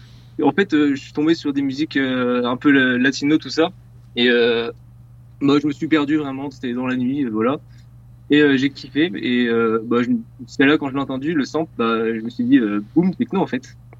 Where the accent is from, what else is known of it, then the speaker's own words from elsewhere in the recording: Rennes, Brittany, France; Je viens de Rennes, écoutez. Je suis pas à côté.